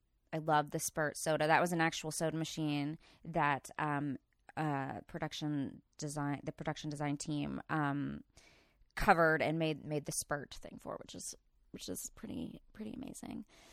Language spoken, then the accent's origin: English; Texas, United States; I'm from East Texas, which is where this movie was originally set.